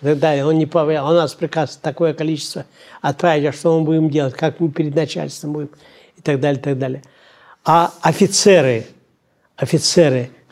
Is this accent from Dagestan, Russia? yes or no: yes; Dagestan, Russia; born there; на Кавказе, я родился в Дагестане, на Кавказе знают, что такое Чечня